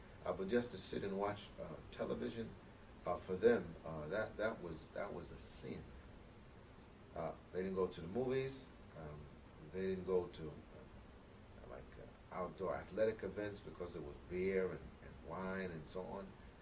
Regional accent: Brooklyn, New York, United States; So I grew up in the Episcopal Church, St. Luke and St. Matthew's on Clinton Avenue and Fulton Street in Brooklyn, New York.

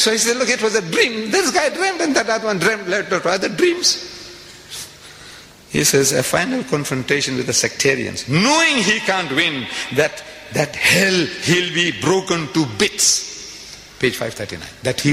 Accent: Mumbai, Maharashtra, India; My ancestors were Hindus. I come from Bombay, India. My ancestors were Gujarati Hindus.

